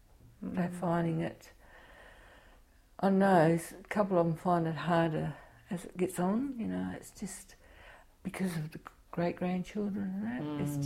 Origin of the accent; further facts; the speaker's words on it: Australia; born there; I was born in Australia, but they said, you're not, people think I'm Italian because I speak with my hands.